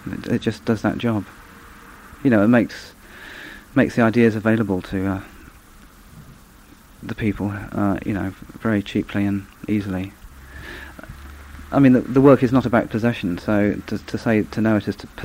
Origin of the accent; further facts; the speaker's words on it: England, United Kingdom; being English and being British, having these sort of great national parks